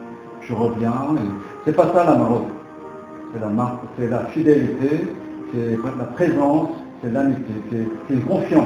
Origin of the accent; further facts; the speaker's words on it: France; French is a second language; moi je suis un français, mais excusez-moi, je ne parle pas très bien le français